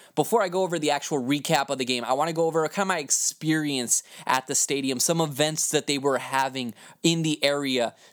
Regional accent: Texas, United States; I'm from Texas, and I'm used to the heat, but I'm used to more of a dry heat.

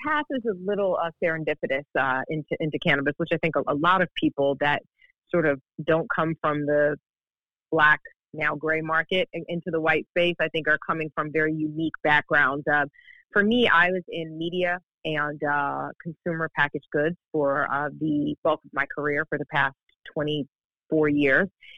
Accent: Brooklyn, New York, United States; Growing up in New York, I grew up in Brooklyn, New York, and I saw the war on drugs firsthand as a child of the 80s

